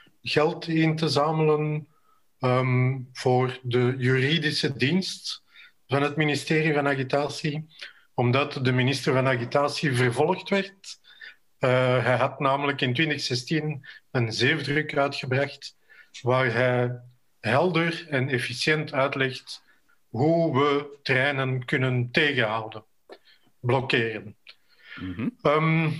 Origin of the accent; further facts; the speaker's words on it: Brabant, Belgium; also born or lived in Antwerp / Brussels / Louvain-la-Neuve / Ottignies; now in Leuven, Belgium; Ik ben geboren in Antwerpen, ik heb in Brussel gewoond, Louvain-la-Neuve, Ottigny, in Wavre. Ik woon nu in Leuven, dus ik ben eigenlijk een geboren en getogen Brabander.